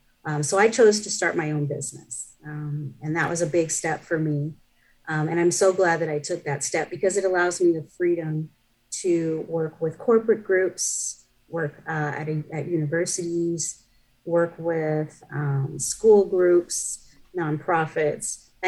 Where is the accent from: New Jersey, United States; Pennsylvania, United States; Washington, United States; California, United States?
Washington, United States; Seattle; also born or lived in Miami; Well, Seattle's my hometown. That's where I was born and raised. And so Miami is where I was living and working at the time.